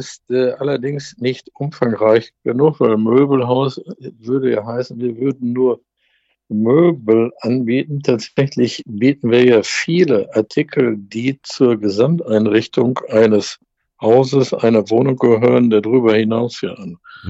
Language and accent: German; Witten, North Rhine-Westphalia, Germany; Mülheim hat für mich den riesengroßen Vorteil von meinem Heimatort Witten.